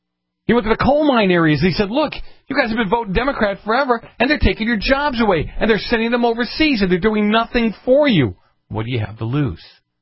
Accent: Massachusetts, United States; See, I grew up in Massachusetts.

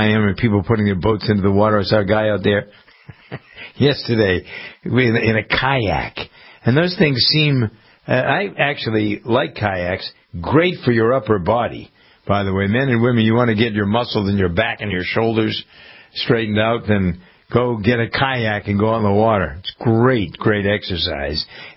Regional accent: Framingham, Massachusetts, United States; well, other communities like my hometown of Framingham, you can go to the police station

